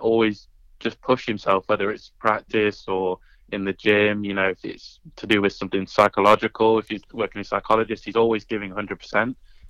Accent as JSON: {"language": "English", "country": "United Kingdom", "said": "And especially being British and playing in front of that crowd, it was unbelievable."}